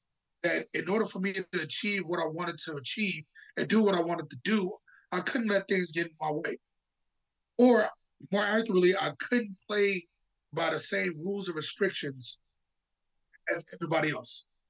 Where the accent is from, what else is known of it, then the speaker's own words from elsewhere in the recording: Chicago, Illinois, United States; also born or lived in California; so I grew up in Chicago for a brief moment, lived in California, in which case that was the first time I ever didn't live in an all-Black neighborhood.